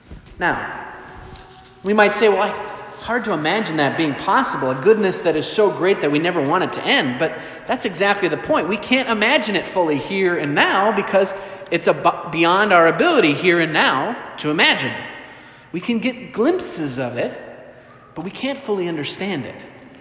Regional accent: Duluth, Minnesota, United States; Growing up in Duluth, my three brothers and I would often beg and plead with our mom, who was a stay-at-home mom, to take us to the beach, to Park Point on hot, sunny summer days.

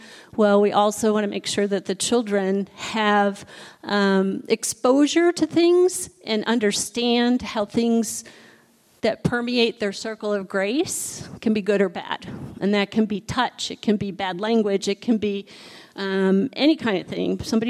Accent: Midwest, United States; moved away; I moved here years ago from the Midwest. When I was growing up, you were either Catholic, Lutheran, or Jewish. That was it.

